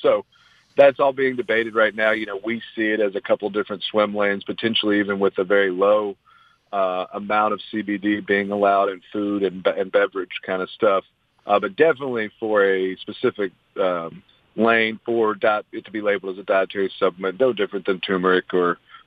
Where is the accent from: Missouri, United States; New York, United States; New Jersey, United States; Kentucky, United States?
Kentucky, United States; Sure, but just like I'm from Kentucky and we're the bourbon capital of the world